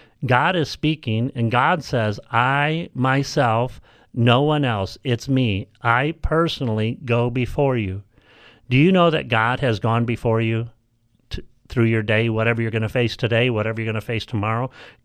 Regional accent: California, United States; We're from California, they're from Houston, Texas

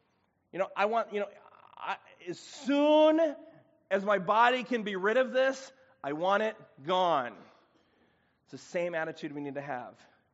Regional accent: Chicago, Illinois, United States; I'm from Chicago, so I'm a city boy.

